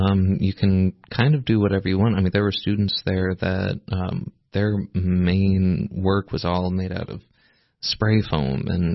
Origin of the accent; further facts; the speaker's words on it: Collierville, Tennessee, United States; Growing up in Tennessee, I had my mother would put on these arts festivals in Collierville, Tennessee, and the Mulberry Festival